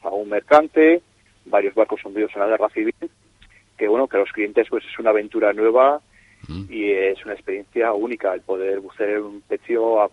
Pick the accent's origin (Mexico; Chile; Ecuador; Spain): Spain; Santoña, Cantabria; Nosotros sí, los propietarios somos de Santoña, llevamos ya muchos años buceando aquí en Laredo